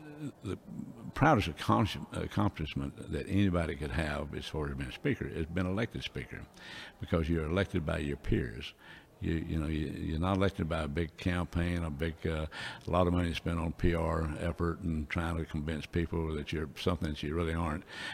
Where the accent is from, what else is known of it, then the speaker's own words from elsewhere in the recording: Texas, United States; I was from Texas. I was born and raised in Limestone County